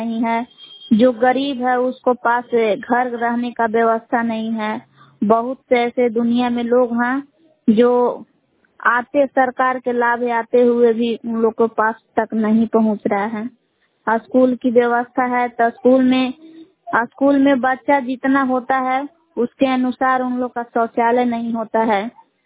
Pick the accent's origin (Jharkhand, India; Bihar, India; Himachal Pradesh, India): Bihar, India; Belao; ग्राम बेलाव जिला कैमूर भभुआ की निवासी हूँ।